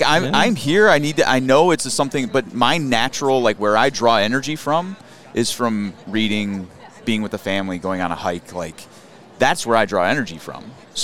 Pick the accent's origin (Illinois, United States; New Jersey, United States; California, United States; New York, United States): Illinois, United States; Chicago; I'm from Chicago and worked in one of our clinics closer to the city.